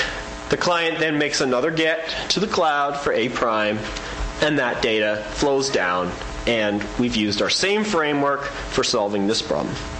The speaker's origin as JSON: {"language": "English", "country": "Canada", "moved": "yes", "lives_now": "United States", "said": "I mean, I'm Canadian, so I trust my government. I probably shouldn't, but I've been down in the US for too long."}